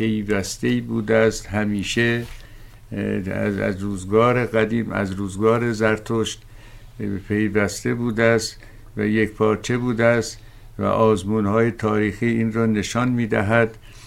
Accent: Iran; ما ایرانی هستیم، اگر لهجه متفاوت داریم ایرانی هستیم

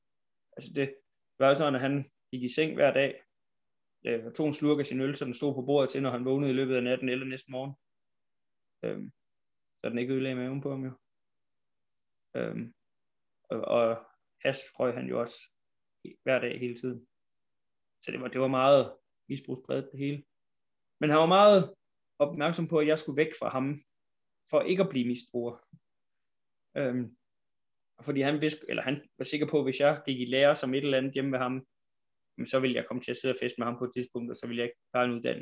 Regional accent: Rønne, Capital Region, Denmark; born there; Jeg er 37 år. Så jeg blev født i 1984 på Bornholm. I en lille by, Rønne.

